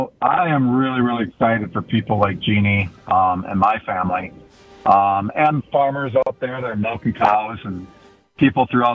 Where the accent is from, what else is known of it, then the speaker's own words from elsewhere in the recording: Durand, Wisconsin, United States; now in Los Angeles, United States; I'm originally from Durand, Wisconsin